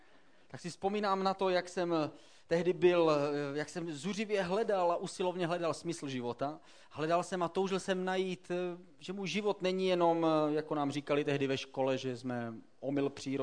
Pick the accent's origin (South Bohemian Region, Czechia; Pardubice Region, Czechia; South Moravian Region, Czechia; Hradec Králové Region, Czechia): South Moravian Region, Czechia; Protože u nás na Jižní Moravě se to prostě tak dělá.